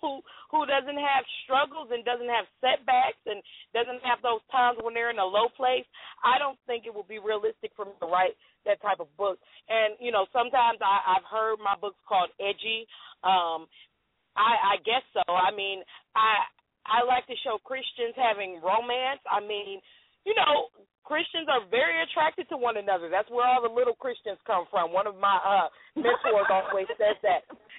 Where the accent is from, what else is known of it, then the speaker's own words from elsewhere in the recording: Cleveland, Ohio, United States; now in Dallas, United States; I debuted it in Cleveland, Ohio, which is my hometown, and then we moved to Dallas